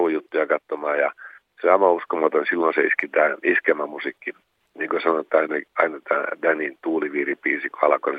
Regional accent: Tervola, Lapland, Finland; meillä siellä mun kotipaikka on Tervolassa, Tervolan Koivunkylä ja eli Rovaniemen ja Kemin välillä

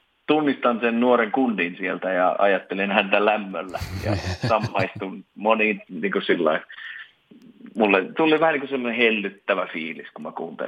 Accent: Vaasa, Ostrobothnia, Finland; born there; palattiin kotiin Vaasaan, että noin niin kuin virallisten kirjojen mukaan mä oon syntynyt Vaasassa.

